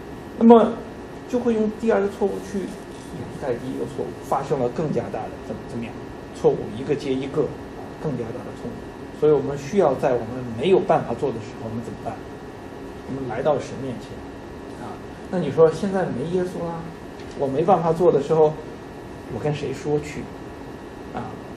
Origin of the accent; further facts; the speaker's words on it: China; 可能我们中国人无法能接受啊